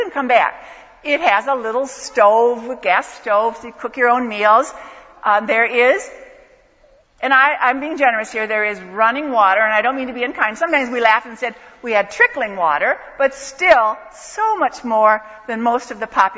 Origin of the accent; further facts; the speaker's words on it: Ohio, United States; I'm from the Akron and Cleveland, Ohio area.